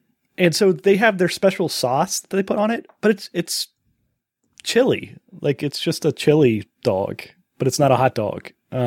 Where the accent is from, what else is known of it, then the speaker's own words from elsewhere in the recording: Midwest, United States; I'm from the Midwest. We have grills outside.